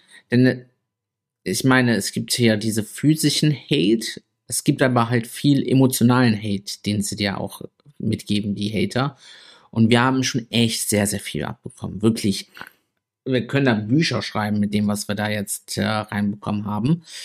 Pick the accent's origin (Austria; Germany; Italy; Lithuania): Italy; German is a second language; ich bin Italiener, ich bin ja selbst Ausländer